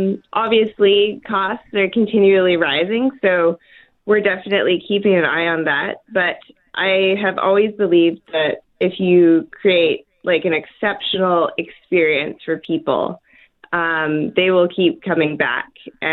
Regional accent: Vancouver, British Columbia, Canada; now in Winnipeg, Canada; I grew up in Vancouver. And I've decided to make Winnipeg my home and open a restaurant here.

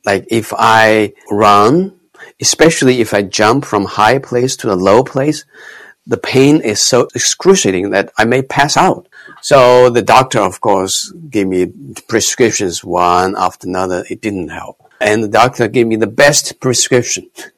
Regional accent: Hunan, China; I was born in China, in Hunan. Maybe people don't know where Hunan is, but if you know Chairman Mao, you know, Chairman Mao, he's my country fellow. Actually, his hometown is about 20 minutes away from my home.

